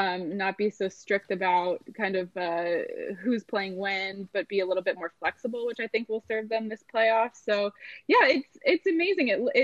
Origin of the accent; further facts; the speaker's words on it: Tampa, Florida, United States; I grew up in Tampa, so I grew up a Rays fan